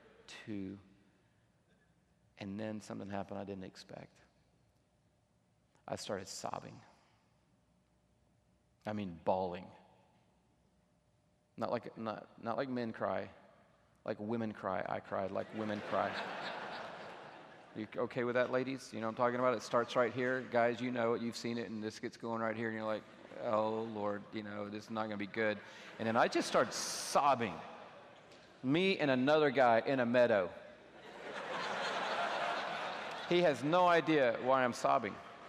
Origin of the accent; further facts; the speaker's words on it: Smyrna, Georgia, United States; I didn't grow up in Buckhead. I grew up in Smyrna. Not Vinings, Smyrna. Real Smyrna. In an apartment.